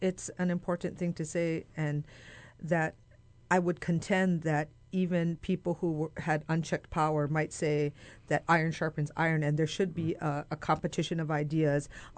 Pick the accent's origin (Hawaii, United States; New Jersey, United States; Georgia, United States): Hawaii, United States; But we grew up in Hawaii, and it's different.